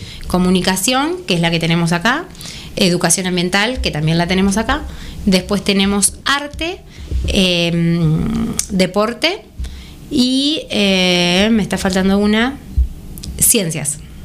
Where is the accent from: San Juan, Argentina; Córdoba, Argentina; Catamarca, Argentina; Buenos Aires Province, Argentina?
Buenos Aires Province, Argentina; Pedernales; cuando tuve una inquietud personal, digamos, familiar, de volver, yo soy de Pedernales, de volverme a vivir a la zona, nos volvíamos a Saladillo